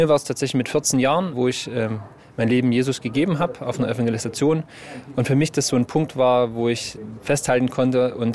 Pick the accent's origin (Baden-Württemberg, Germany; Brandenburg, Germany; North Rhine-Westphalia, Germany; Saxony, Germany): Saxony, Germany; born or raised there